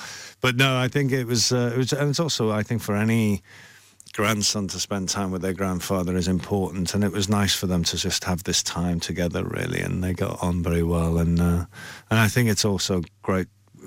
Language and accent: English; Liverpool, North West England, United Kingdom; it's very much about growing up in Liverpool at that time.